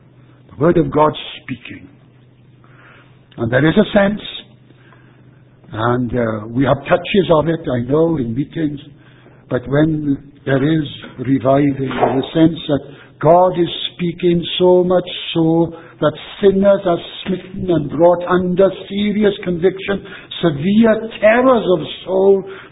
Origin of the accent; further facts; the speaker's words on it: Wales, United Kingdom; not just because I'm a Welshman